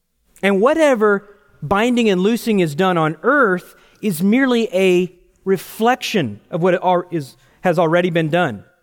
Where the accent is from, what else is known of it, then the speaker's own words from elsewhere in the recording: Texas, United States; We're in a Texas restaurant, and I'm a Texan. It's my check.